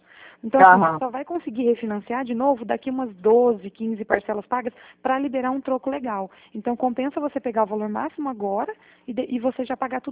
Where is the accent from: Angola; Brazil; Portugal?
Brazil; Paraná; Por exemplo, eu sou do Paraná.